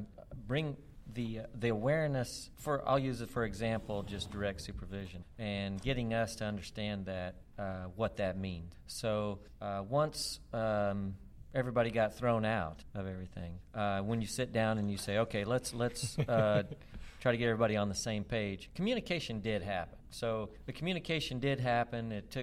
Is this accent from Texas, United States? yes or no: yes; Texas, United States; I grew up in West Texas. I'm a Texas Tech alum